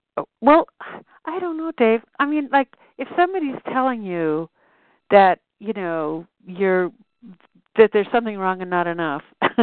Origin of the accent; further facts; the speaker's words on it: Mill Valley, California, United States; oddly enough, I'm also from Mill Valley.